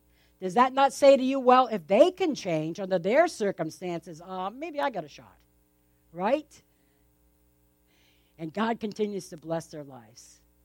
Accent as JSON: {"language": "English", "town": "East Providence", "region": "Rhode Island", "country": "United States", "tie": "born there", "said": "I don't know why I was born in East Providence, Rhode Island."}